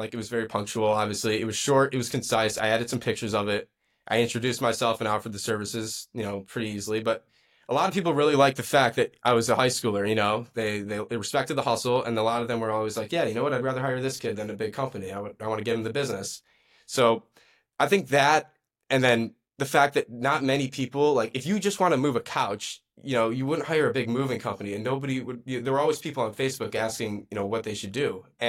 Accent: Highland Park, Illinois, United States; I'm from Highland Park, Illinois. It's about a half hour from Chicago.

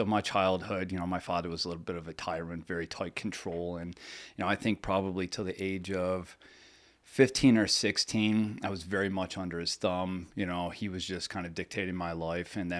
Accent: Syracuse, New York, United States; Yeah, born and raised in Syracuse, New York. And, you know, I lived there for the first 22 years of my life.

